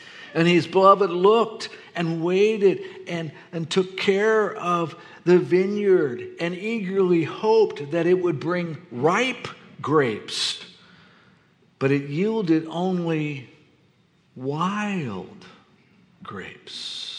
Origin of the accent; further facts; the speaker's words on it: Florida, United States; She's from Maine. I'm from Florida.